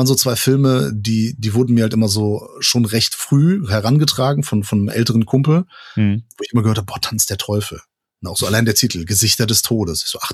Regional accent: Portugal; für mich auch als Portugiese in Sommerferien immer in Portugal gewesen.

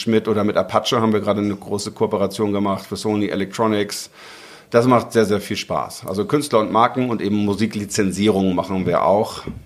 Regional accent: Morsum, Schleswig-Holstein, Germany; Ich bin ja hier in Morsum aufgewachsen.

